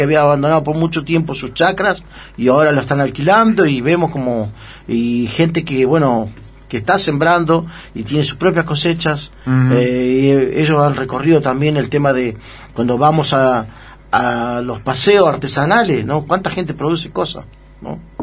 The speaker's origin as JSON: {"language": "Spanish", "town": "Comodoro Rivadavia", "region": "Chubut", "country": "Argentina", "tie": "born there", "said": "Estoy hablando de Diadema Argentina, en Comodoro."}